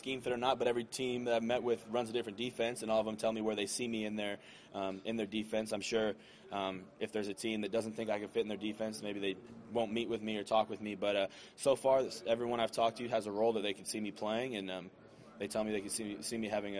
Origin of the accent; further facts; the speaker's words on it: Nebraska, United States; Ndamukong Suh played at Nebraska. I grew up in Nebraska.